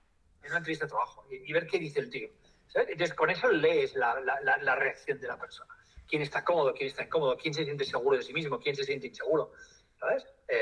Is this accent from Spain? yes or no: yes; Barcelona, Catalonia, Spain; Mira, el restaurante que voy a pedir, yo soy de Barcelona